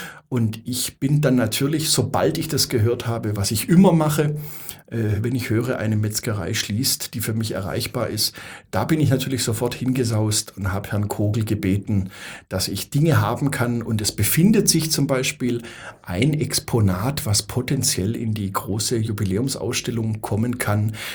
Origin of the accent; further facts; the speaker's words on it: Stuttgart, Baden-Württemberg, Germany; ich bin ja selber Stuttgarter und Schwabe